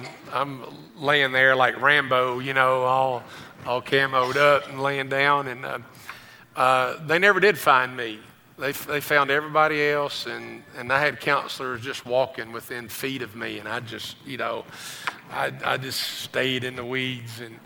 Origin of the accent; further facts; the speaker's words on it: Kentucky, United States; And guys I grew up with in Greene County, they were there.